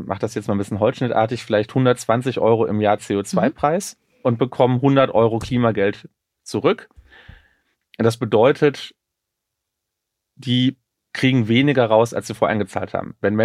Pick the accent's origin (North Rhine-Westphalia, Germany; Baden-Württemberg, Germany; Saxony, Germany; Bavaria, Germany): North Rhine-Westphalia, Germany; Ich komme aus dem Ruhrgebiet